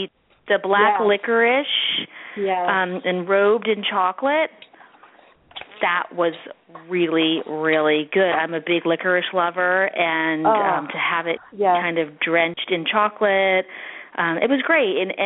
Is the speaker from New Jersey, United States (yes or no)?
yes; Neptune, New Jersey, United States; I was over at Alexi and Pate, which is based in here in my hometown, Neptune